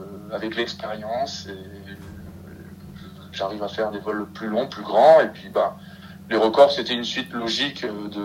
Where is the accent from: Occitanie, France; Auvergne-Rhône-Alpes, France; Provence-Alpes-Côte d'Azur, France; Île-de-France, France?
Provence-Alpes-Côte d'Azur, France; Marseille; born there; j'ai 38 ans, je suis né à Marseille.